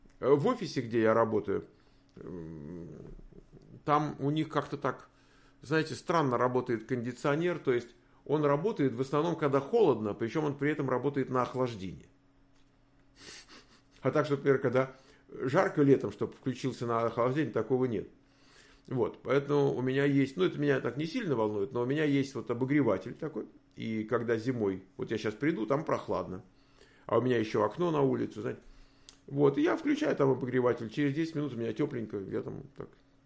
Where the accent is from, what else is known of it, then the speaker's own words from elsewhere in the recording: Moscow, Russia; я вырос в Москве. Это громадный город, там, было по тем временам, там, не знаю, там 5, 8, 10 миллионов человек, так город рос. Поэтому какая моя малая родина? Ну, вот, может быть, Лефортово, там район, где я там жил